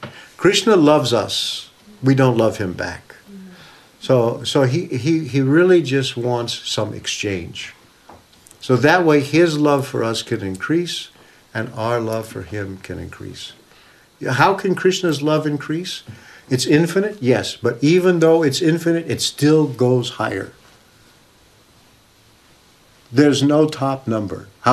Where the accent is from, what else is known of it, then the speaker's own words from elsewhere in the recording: the West, United States; Because I grew up in the West in America, we just assume that, Darwin is telling us evolution is what was taking place.